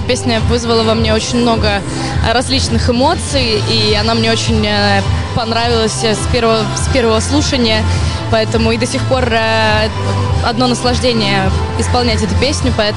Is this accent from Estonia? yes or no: yes; Narva, Ida-Viru County, Estonia; Ну, я очень-очень рада быть в Нарве, естественно, это мой родной город.